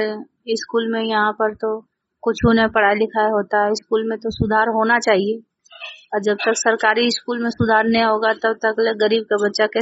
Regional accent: Jamui, Bihar, India; जमुई मधुबन तला।

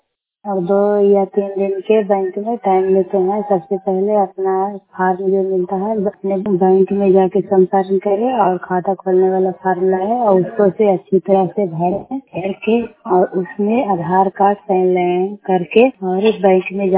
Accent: Chero, Bihar, India; मैं नालंदा जिला हरनौत ब्लॉक चेरो गांव के रहने वाली हूँ

